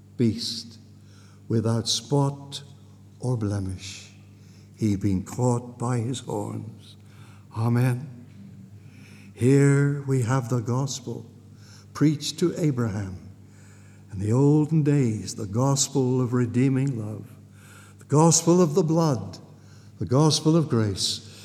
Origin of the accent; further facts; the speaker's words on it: South West England, United Kingdom; moved away as an adult; now in Lancashire, United Kingdom; the hills of Lancashire, where I live. I don't belong up there. I come from Devon. I'm a West Country man, but I've lived in the north of England now nearly 40 years.